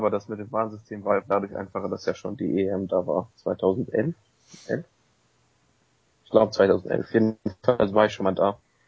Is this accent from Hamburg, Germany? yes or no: no; Hesse, Germany; ich bin 19, ich komme aus der Nähe von Gießen.